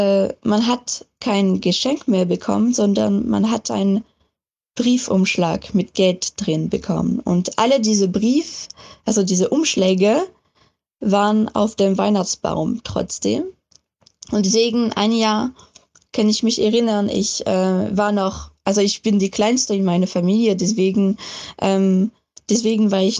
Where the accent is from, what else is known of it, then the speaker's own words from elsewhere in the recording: France; now in Germany; ich komme ursprünglich aus Frankreich. Ich bin auch da aufgewachsen.